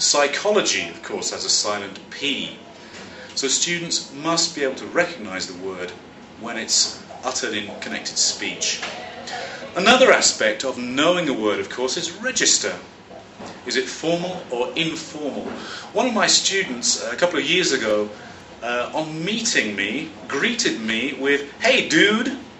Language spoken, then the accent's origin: English; London, United Kingdom; now in United States; I am a teacher, teacher trainer, and materials writer. I'm originally from London, although I now live in the United States.